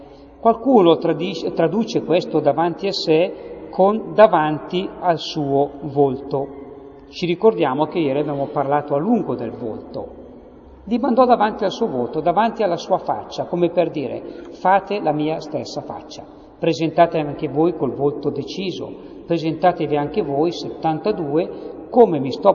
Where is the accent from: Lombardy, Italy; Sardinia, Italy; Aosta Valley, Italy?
Lombardy, Italy; accent: Brianzolo; C'è un'espressione dialettale, la dico nel mio dialetto brianzolo.